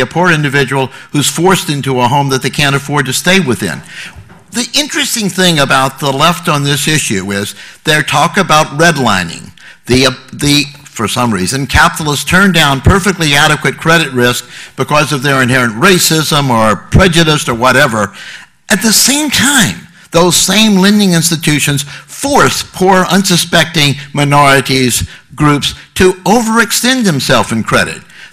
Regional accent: Louisiana, United States; We saw it in the area I grew up in Louisiana, with Jim Crow laws.

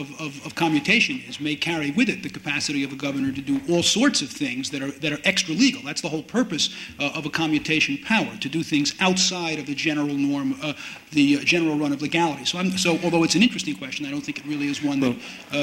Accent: New York, United States; I didn't think you knew I was from New York. I thought I was covering it up.

